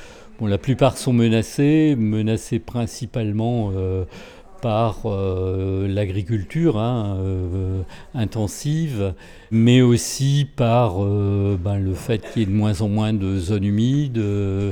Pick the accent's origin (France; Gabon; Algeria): France; Cauchy-à-la-Tour, Hauts-de-France; Je suis de Cauchy à la Tour, donc dans le Pas-de-Calais. Donc Cauchy à la Tour, qui est pas très loin de Béthune-Bruay, quoi.